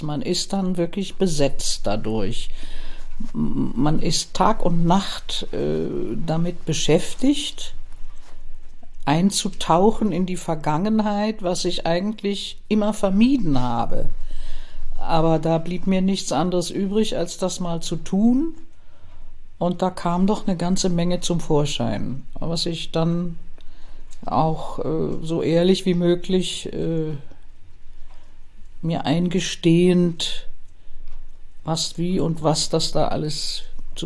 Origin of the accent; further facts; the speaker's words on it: Berlin, Germany; Ja, und Berlin ist meine Stadt und ich bin mit Leib und Seele immer noch Berlinerin, auch wenn ich mein ganzes Leben eigentlich hier im Bayerischen verbracht habe.